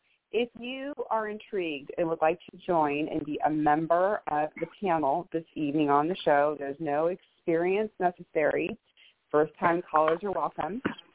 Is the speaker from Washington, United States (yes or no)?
yes; Bellevue, Washington, United States; I am from Bellevue, Washington.